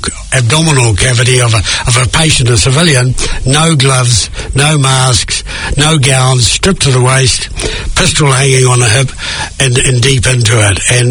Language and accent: English; Hamilton, Waikato, New Zealand; born there; also born or lived in Tauranga; in Tauranga, in a small farming community, Omakara, in January 1946. Shifted to Hamilton, went to Hamilton Boys High School